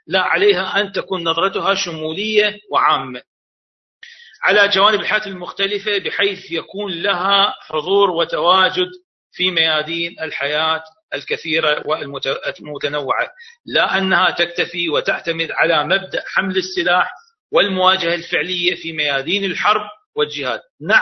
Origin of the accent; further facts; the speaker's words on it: Iraq; نحن من العراق ونطرح كمثال يعني الواقع السياسي في العراق